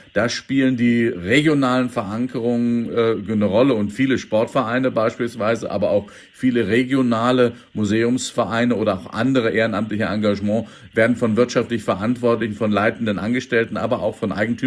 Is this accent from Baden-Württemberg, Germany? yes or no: no; Minden, North Rhine-Westphalia, Germany; Aber wenn Sie mal meine Heimatstadt Minden angucken oder die ländlichen Kulturfördervereine, die Heimathäuser etc.